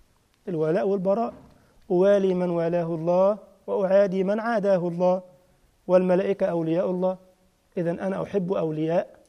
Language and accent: Arabic; Egypt; لأن أنا مصري بقى أتكلم عن مصر فقط،